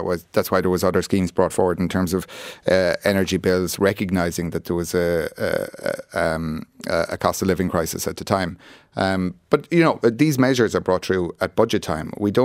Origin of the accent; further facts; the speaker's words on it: Clonmel, Tipperary, Ireland; I'm from Clonmel in Tipperary, and there's a couple of sites that are perfect for retirement villages.